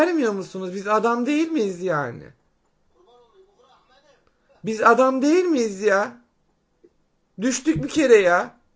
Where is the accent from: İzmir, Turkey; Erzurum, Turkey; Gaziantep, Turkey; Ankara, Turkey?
İzmir, Turkey; Yok hayır ya ne yani ben sana İzmirliyim dedim.